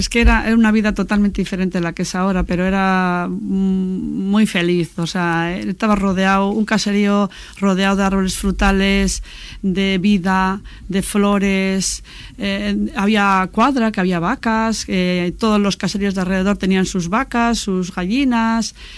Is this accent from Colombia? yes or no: no; Bilbao, Basque Country, Spain; Es un sentimiento de los que somos de Begoña